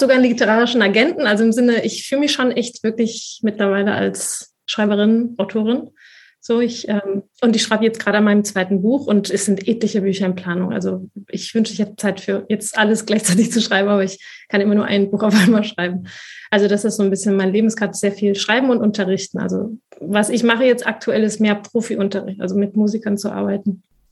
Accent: Spain; man hört ja akzentfrei Deutsch sprechend, aber ich bin ja Spanierin mit spanischen Eltern und spanischen Vorfahren, in Spanien geboren. Ich bin natürlich zweisprachig aufgewachsen, aber ich verbinde eben diese beiden Welten. Selbst meine beiden Eltern sind nicht aus den gleichen Regionen in Spanien.

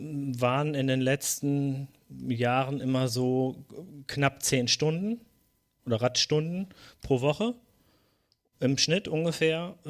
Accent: North Rhine-Westphalia, Germany; ich komme aus der Region von Mr. Wade und Reini und Björn, aus der Region vom Teutoburger Wald.

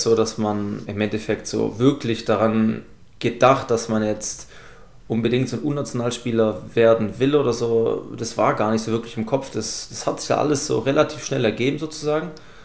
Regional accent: Esslingen, Baden-Württemberg, Germany; also ich komme aus Esslingen

